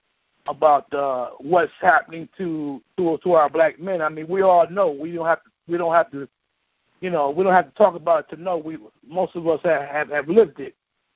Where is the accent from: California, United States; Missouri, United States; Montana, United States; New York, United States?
New York, United States; Buffalo; she's from my hometown, Buffalo. In Buffalo, we like to take action.